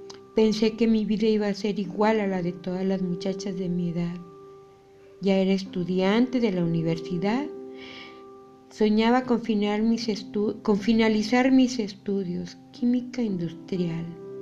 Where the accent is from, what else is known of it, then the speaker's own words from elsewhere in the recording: Mexico; soy mexicana